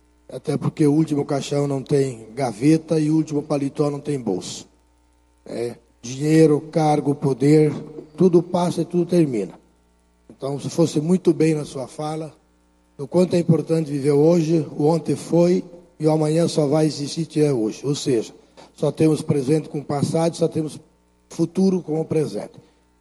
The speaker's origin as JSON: {"language": "Portuguese", "town": "Concórdia", "region": "Santa Catarina", "country": "Brazil", "said": "Eu sou de Concórdia, tive a oportunidade de assistir a alguns jogos."}